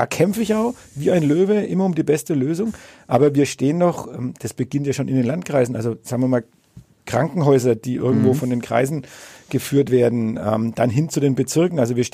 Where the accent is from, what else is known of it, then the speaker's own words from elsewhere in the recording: Bad Windsheim, Bavaria, Germany; kann ich jetzt auch meine Heimatstadt Windsheim als Beispiel anführen